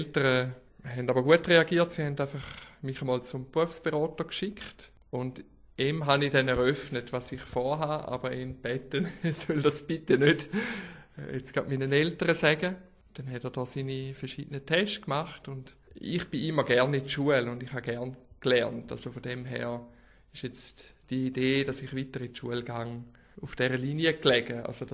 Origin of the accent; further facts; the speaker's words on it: Wil, St. Gallen, Switzerland; Also ich bin Jahrgang 1970, bin aufgewachsen in Wiel als Ältester von drei Brüdern. Meine Eltern kommen aus einfachen Verhältnissen, sind beide Krankenpfleger bzw. Pflegerin gewesen. Ja, und ich habe meine obligatorische Schulzeit in Wiel verbracht.